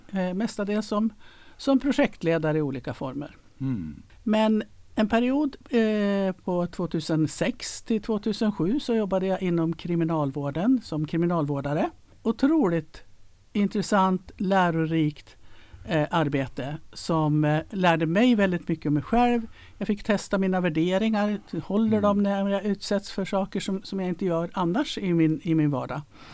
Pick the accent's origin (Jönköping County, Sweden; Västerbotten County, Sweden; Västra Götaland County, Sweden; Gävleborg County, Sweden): Gävleborg County, Sweden; Gävle; also born or lived in Stockholm; Så jag anser mig vara äkta norrlänning. Jag bodde här i Gävle tills jag hade gått ut gymnasiet och flyttade till Stockholm. Där bodde jag i 13 år.